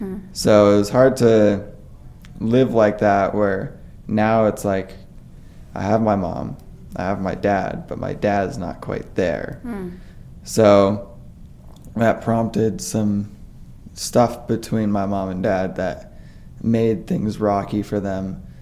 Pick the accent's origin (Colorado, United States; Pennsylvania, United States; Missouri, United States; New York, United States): Colorado, United States; Denver; Yeah, I'm a dual citizen. So I was born in Denver, Colorado. Grew up there.